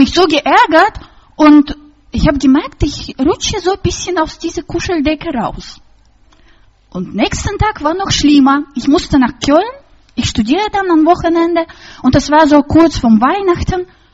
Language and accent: German; Russia; accent: Russian; German is a second language; wie ich über Risikos und Nebenwirkungen von meinem starken russischen Akzent warne